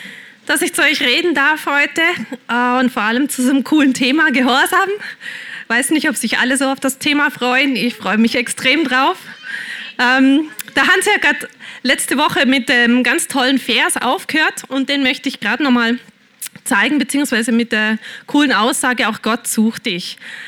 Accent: Germany; ich komme aus Deutschland und wir haben natürlich eine schlimme Geschichte hinter uns

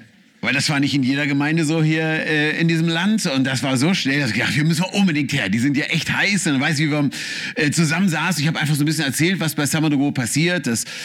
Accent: Hanover, Lower Saxony, Germany; ich kann nur Schriftdeutsch sprechen. Ich komme aus Hannover und wir sind ein wenig stolz drauf, dass wir das Deutsch sprechen, das man überall versteht.

